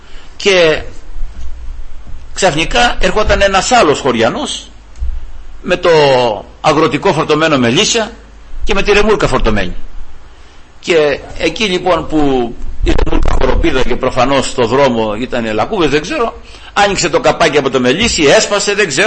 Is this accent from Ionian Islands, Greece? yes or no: no; Platanos, Peloponnese, Greece; στο χωριό μου είχα πάει, εκεί που μεγάλωσα, στον Πλάτανο, στον Αυλό το λέμε, είναι Σταλτομηρά βέβαια, είναι αυτό, είναι κοινό της Σταλτομηρών, είναι στον Ταΐγετο προς τη Μεσσηνιακή Μάνη αυτή.